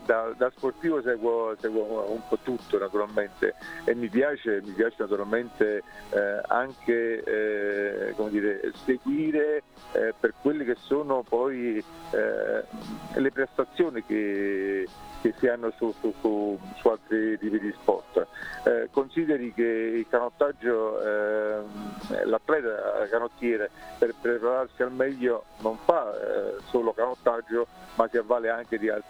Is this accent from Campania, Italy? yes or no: yes; Naples, Campania, Italy; quindi da buon napoletano scaramantico non la dico